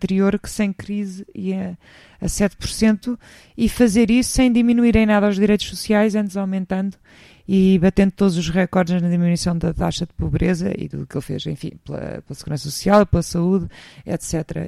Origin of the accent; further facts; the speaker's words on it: Rio de Janeiro, Brazil; born there; Rio de Janeiro, onde eu nasci.